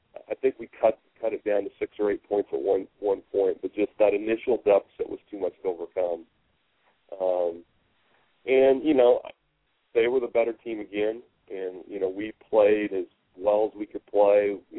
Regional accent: Indiana, United States; high school basketball growing up in Southern Indiana was my first love.

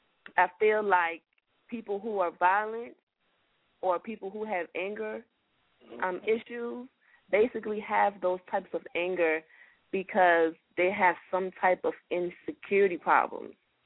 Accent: Atlanta, Georgia, United States; also born or lived in Liberia; Okay, well, I was born in I was born in West Africa, Liberia. But I was Atlanta, Georgia.

